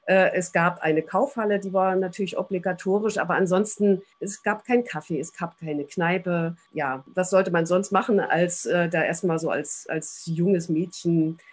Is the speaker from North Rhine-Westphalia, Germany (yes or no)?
no; Jena, Thuringia, Germany; Bin 1965 in Jena geboren und aufgewachsen und habe dort bis zu meinem 18. Lebensjahr bei meinen Eltern gewohnt, in einem Neubau im Viertel, das nennt sich Nord 2.